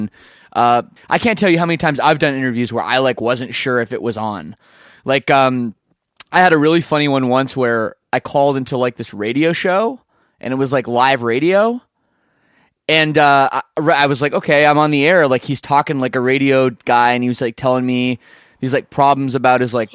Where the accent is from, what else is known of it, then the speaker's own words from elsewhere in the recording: Canada; I'm Canadian anyways. I don't get a vote